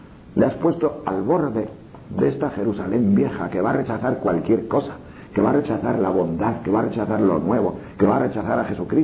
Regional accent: León, Castile and León, Spain; porque en nuestra tierra, en mi tierra de León, nadie te inculca cuando naces un odio político

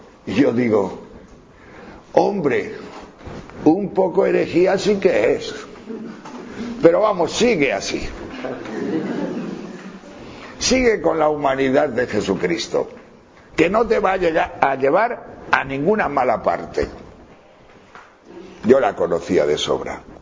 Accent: León, Castile and León, Spain; Yo soy de tierra de pastores, yo soy de León, tierra de trashumancia y de pastores, de miles de ovejas, y toda mi familia ha sido de esa cultura.

